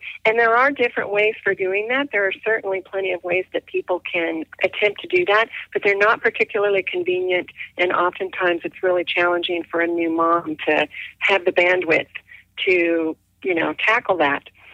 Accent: Oregon, United States; I learned that from my mother growing up in Oregon.

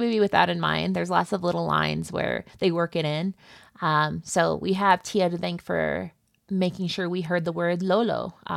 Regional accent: Nebraska, United States; I'm from Nebraska, which, you know, I sound like I'm from Nebraska. It sounds like I'm from nowhere.

